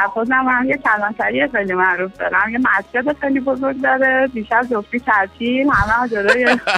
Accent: Tehran, Tehran Province, Iran; آره من تهرانم

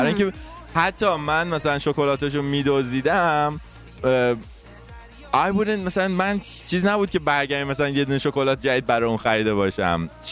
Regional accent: Iran; اصلا از لهجه معلومه که من ایران بزرگ شدم.

